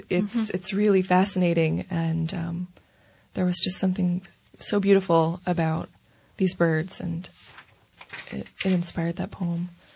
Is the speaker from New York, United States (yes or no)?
no; Pittsburgh, Pennsylvania, United States; We're from Pittsburgh. I'm a Pittsburgher.